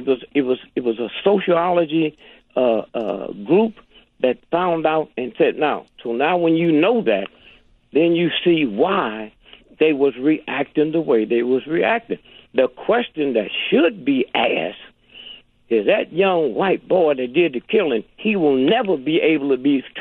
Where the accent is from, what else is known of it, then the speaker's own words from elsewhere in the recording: St. Louis, Missouri, United States; When I was a little boy, growing up in St. Louis, rigidly segregated, I never saw white folks.